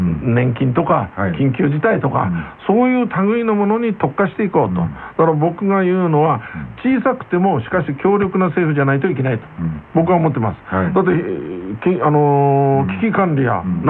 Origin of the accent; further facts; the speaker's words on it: Iwate, Japan; 僕は岩手県ですから、